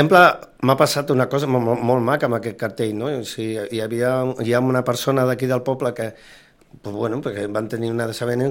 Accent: Mollet del Vallès, Catalonia, Spain; born there; now in Sitges, Spain; No, jo vaig néixer a Mollet del Vallès, fa molts anys que la gent es pensa que sóc d'aquí

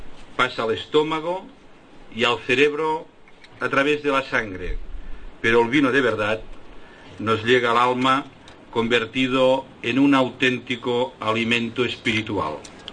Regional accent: Catalonia, Spain; Como catalán y mediterráneo, es de por sí un valor cultural heredado

